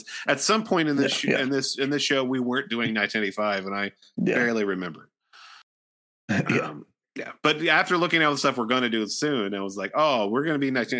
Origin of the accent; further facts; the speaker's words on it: Ohio, United States; From Ohio, but Columbus is like 3 hours away, and like Cincinnati is like an hour, so we mostly would go to Cincinnati